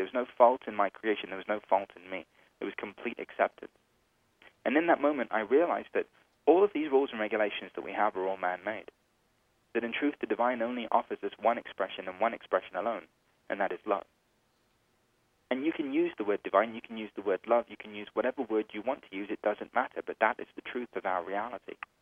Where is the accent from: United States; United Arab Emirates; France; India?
India; You know, for me, I'm Indian, and I was born into a spiritual family.